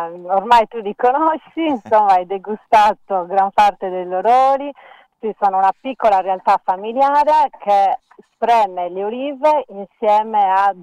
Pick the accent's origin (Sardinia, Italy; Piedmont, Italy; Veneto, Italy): Sardinia, Italy; moved away; io stessa sono una sarda emigrata e poi immigrata di ritorno.